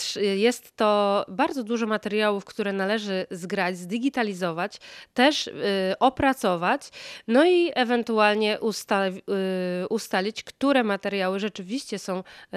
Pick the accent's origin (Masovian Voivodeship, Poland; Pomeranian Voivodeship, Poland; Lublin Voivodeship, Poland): Pomeranian Voivodeship, Poland; ponieważ u nas na Kaszubach, właśnie odnosząc się do tego, jak to kiedyś bywało, w sekcji rytmicznej były bębny